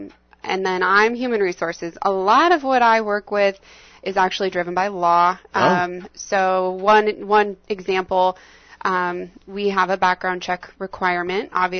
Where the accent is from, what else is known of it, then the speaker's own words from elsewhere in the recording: Idaho Falls, Idaho, United States; Southeast corner. I was born and raised Idaho Falls, and then I graduated from Boise State, which is southwest corner.